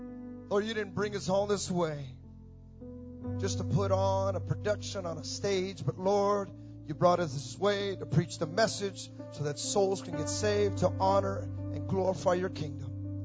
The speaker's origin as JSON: {"language": "English", "town": "Hayward", "region": "California", "country": "United States", "said": "And I come from Hayward, California. It's right next to Oakland."}